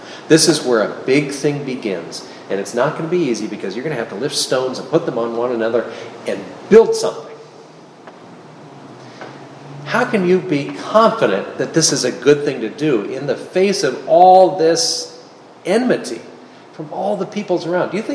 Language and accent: English; Philadelphia, Pennsylvania, United States; now in New York, United States; Well, here we are in a city. I come from Philadelphia. This is New York and the area around it.